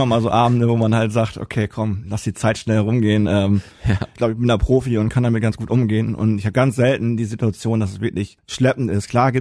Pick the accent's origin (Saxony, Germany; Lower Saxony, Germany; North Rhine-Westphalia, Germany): North Rhine-Westphalia, Germany; Riesenbeck; Ich bin gebürtiger Riesenbecker. Ich bin der letzte geborene Riesenbecker im Krankenhaus gewesen.